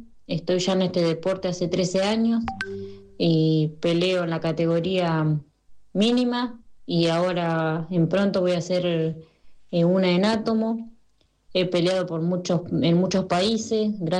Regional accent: Saladillo, Buenos Aires Province, Argentina; soy de la ciudad de Saladillo, provincia de Buenos Aires. Estamos a 200 kilómetros de Buenos Aires.

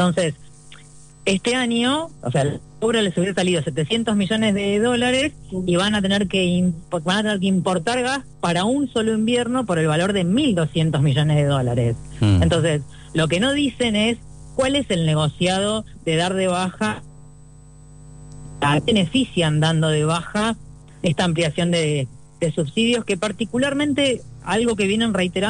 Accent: Necochea, Buenos Aires Province, Argentina; yo soy de Necochea

